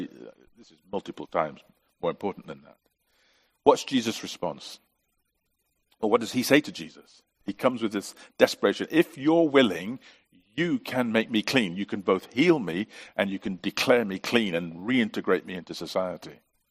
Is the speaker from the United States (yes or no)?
no; England, United Kingdom; born there; I mean, I was born in England, not in Ukraine.